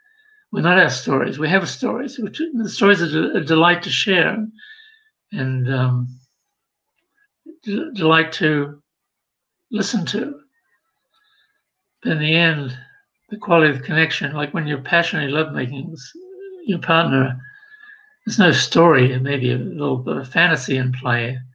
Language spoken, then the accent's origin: English; New Zealand; I grew up in New Zealand, which 10% of the population in New Zealand are Maoris, dark-skinned people who are Polynesian.